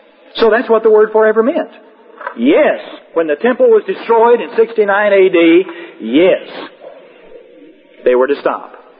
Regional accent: Texas, United States; I'm not Jewish. I'm Texan. My daddy was from Harris County, and my mother came from Louisville, Kentucky, and they got married in San Angelo, Texas, and that's where they lived, and that's where my dad died, and I'm Texan.

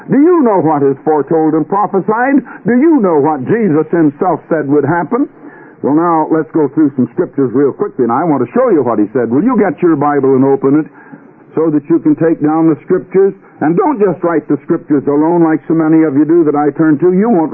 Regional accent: Iowa, United States; also born or lived in Illinois; I was born and raised in Iowa, went completely through school in Iowa.

